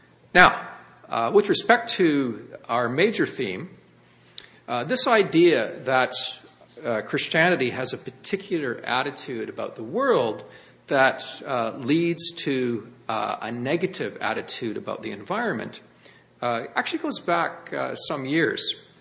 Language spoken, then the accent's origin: English; British Columbia, Canada; I well remember seeing this commercial on television when I grew up on the Sanish Peninsula.